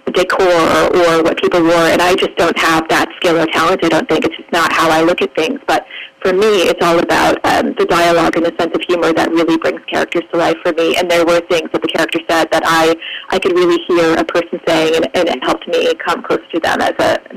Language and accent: English; New England, United States; a lot of people that I grew up with in New England were just a lot, I don't know if it's something to do with the climate, with it being very cold, but there was this sort of flinty hardness.